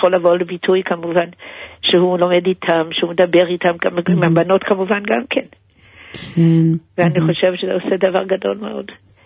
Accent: United States; now in Israel; אני באה מארצות הברית

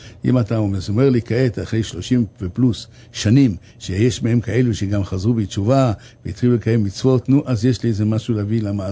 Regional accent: Bnei Brak, Tel Aviv District, Israel; לא גדלתי, התחתנתי לתל אביב. גדלתי בבני ברק

